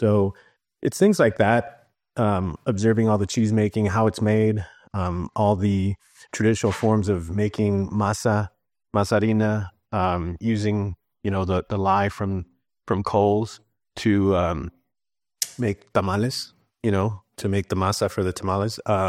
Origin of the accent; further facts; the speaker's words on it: Chicago, Illinois, United States; born there; I was born in Chicago.